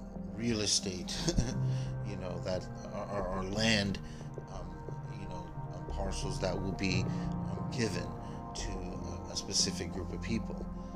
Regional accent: Jamaica; I'm Jamaican. I'm not a black man from here. I'm Jamaican.

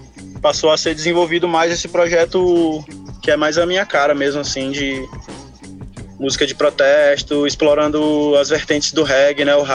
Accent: Pará, Brazil; Dando aula, já dei aula em projeto social, lá na minha cidade, numa cidade do interior do Pará também

